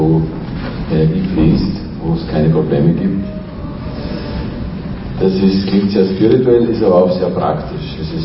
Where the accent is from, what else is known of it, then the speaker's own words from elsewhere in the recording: Austria; ich komme aus Österreich, habe dort ein Institut und auch in Spanien